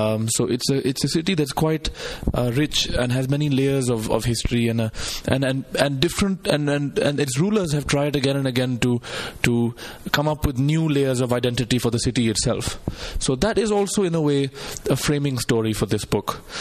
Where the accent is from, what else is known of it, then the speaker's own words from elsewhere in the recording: Lahore, Punjab, Pakistan; 1990s Pakistan, which is when I was growing up there, in a city called Lahore. Lahore is my hometown. It's a city of about, now it's a city of about 7 million people. It is very close to the Indian border, Pakistan's border with India.